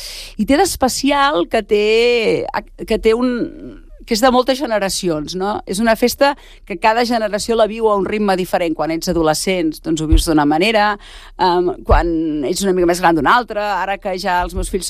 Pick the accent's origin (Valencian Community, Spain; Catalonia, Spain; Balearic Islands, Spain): Catalonia, Spain; nosaltres que som del Berguedà, o amics que he portat del Berguedà caminant